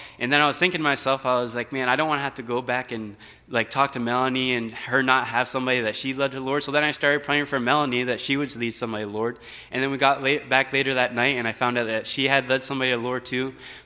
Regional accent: Clinton, Maine, United States; now in Florida, United States; I am originally from Clinton, Maine, but now I live here in Florida, and this is my home church now

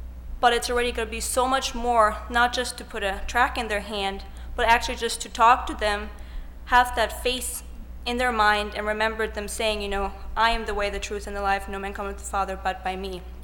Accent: Heidelberg, Baden-Württemberg, Germany; and I'm from Heidelberg, Germany.

